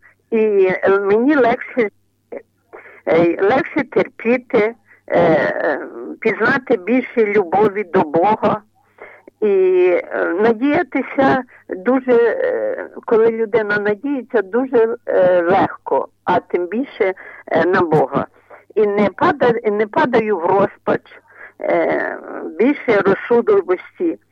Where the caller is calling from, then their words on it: Zhmerynka, Vinnytsia Oblast, Ukraine; Я з Жмеринки